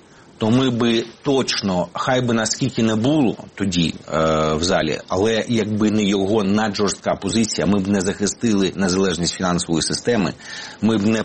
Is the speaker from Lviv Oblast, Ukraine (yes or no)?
no; Dnipro, Dnipropetrovsk Oblast, Ukraine; Ну, ми ж обидва з Дніпропетровська.